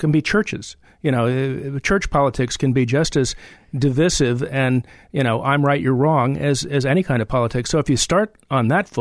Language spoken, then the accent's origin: English; Arlington, Virginia, United States; In Arlington, when I was growing up as a kid, we had elected school boards.